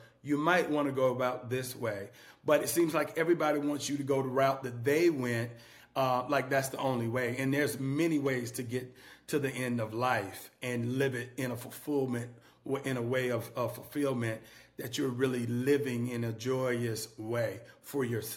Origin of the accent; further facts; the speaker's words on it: Statesboro, Georgia, United States; now in Atlanta, United States; No, I'm originally from Statesboro, Georgia, which is the low country right outside Savannah, about 45 minutes west of Savannah.